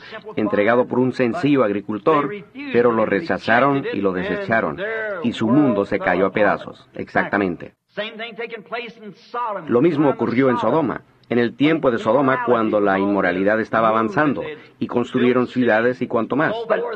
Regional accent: Arizona, United States; Yo soy de Arizona.

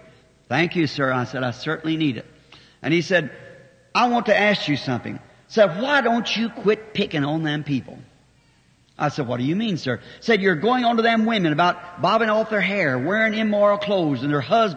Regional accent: Southern United States, United States; I'm a Southerner, but it wasn't right.

